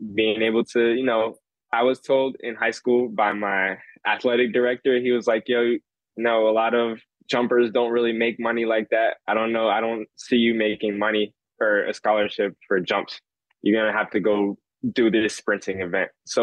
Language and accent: English; Florida, United States; I am from Florida. So the U, FSU have always been those top 2 schools that you hear about here in Florida.